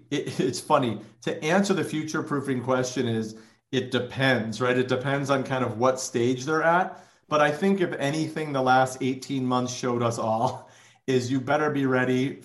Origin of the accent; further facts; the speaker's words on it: Chicago, Illinois, United States; now in Los Angeles, United States; A little background on me. I grew up in Chicago. I hate cold weather and wanted to be in the music business. So that brought me to LA.